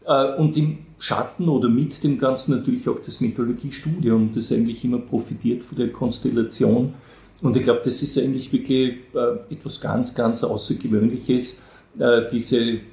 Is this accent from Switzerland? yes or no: no; Leoben, Styria, Austria; Ich bin ein Kind der Region, bin Leobener, war in Leoben im Gymnasium, am sogenannten Neuen Gymnasium, mathematisches Realgymnasium